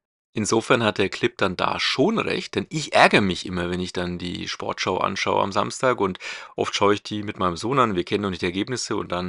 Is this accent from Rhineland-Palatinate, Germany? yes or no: no; Nuremberg, Bavaria, Germany; ich bin ja aus Nürnberg.